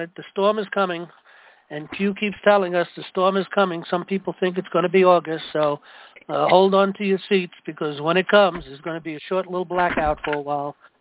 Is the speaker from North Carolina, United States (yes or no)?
no; New York City, New York, United States; I've had faith in him from day one because I come from New York City.